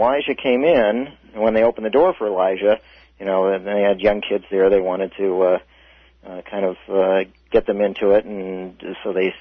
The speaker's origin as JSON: {"language": "English", "town": "Cleveland", "region": "Ohio", "country": "United States", "tie": "born or raised there", "said": "I've shown it to several rabbis in my hometown here in Cleveland"}